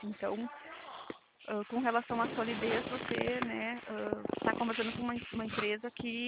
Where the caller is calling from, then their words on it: Caxias do Sul, Rio Grande do Sul, Brazil; Eu falo de Caxias do Sul, Rio Grande